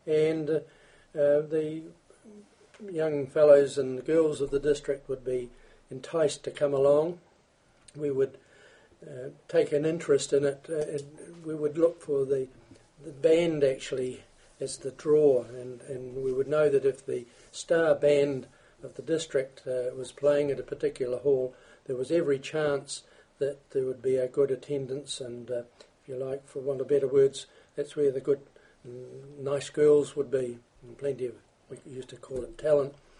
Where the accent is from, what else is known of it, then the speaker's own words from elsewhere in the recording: Canterbury, New Zealand; the area that I grew up in North Canterbury had the feature of country dances through the winter season